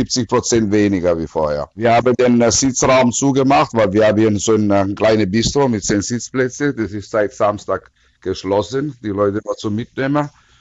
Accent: Italy; weil ich bin Italiener und sehe die Maßnahmen bei uns im Lande jeden Tag

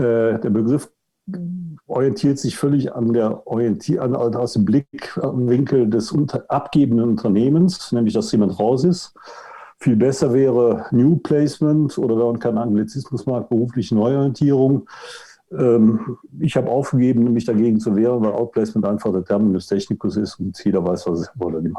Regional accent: Cologne, North Rhine-Westphalia, Germany; born there; now in Munich, Germany; Jahrgang 58, Ehemann, Vater, Schwiegervater, Großvater, geboren in Köln, wohnhaft in München. Ansonsten im Wesentlichen Netzwerker, Karnevalsjäger und Katholik.

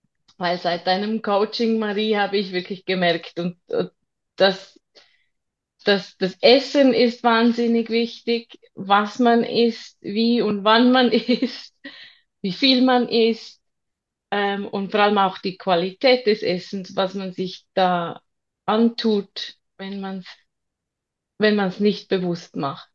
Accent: Switzerland; Ja, wie man schon hört, ich komme aus der Schweiz. Bin 40 Jahre alt.

